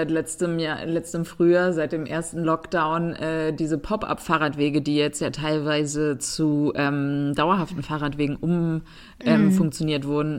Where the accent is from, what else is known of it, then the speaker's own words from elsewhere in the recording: Northern Germany, Germany; now in Stuttgart, Germany; ich bin ja eine absolute Flatländerin, ne? Ich komme ja aus dem Norden, jede kleine Anhöhe ist für mich schon Gebirge.